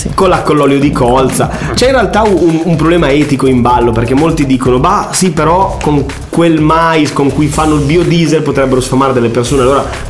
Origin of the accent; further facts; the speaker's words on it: Lombardy, Italy; Io vengo dalla provincia di Brescia, a posto di grandi ubriaconi, no? Sai quei posti di provincia in montagna, non c'è niente da fare, il sabato sera tutti bevono.